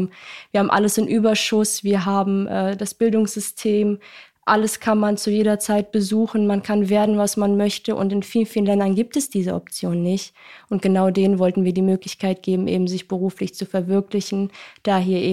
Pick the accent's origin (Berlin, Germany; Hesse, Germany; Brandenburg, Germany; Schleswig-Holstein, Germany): Hesse, Germany; Hessisch Lichtenau; Ich komme selber auch aus Hessisch-Lichtenau. Das ist die kleine Stadt, in der wir gegründet haben.